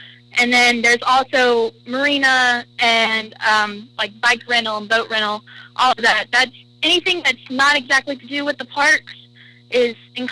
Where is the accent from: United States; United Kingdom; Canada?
United States; Biloxi, Mississippi; I'm from Biloxi, Mississippi, so I'm right on the coast.